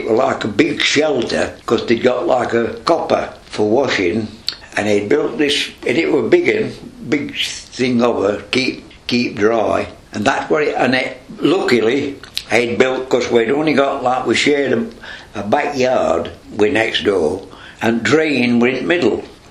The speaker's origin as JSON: {"language": "English", "town": "Pyle", "region": "Wales", "country": "United Kingdom", "tie": "born there", "said": "I was born on Tunnel Row, at Pyle, on the 23rd of October 1920."}